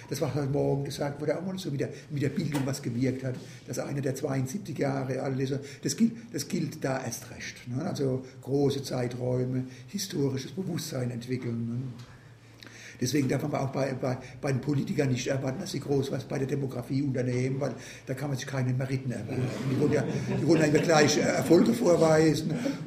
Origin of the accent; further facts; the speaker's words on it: Mannheim, Baden-Württemberg, Germany; so wie meine Heimatstadt Mannheim mit Ludwigshafen